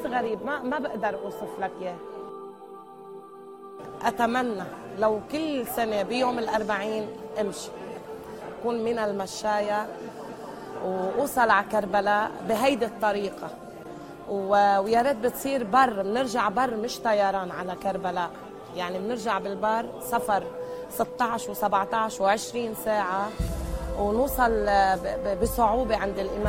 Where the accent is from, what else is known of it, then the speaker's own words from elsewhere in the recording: Lebanon; أنا من لبنان،